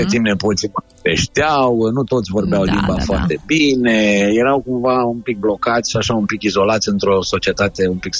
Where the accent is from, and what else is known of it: Romania